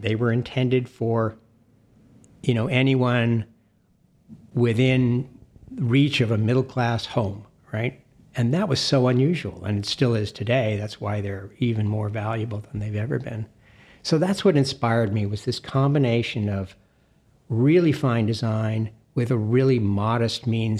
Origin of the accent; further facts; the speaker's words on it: California, United States; but I grew up in the Bay Area, and from an early age, I became familiar with Eichler homes through my parents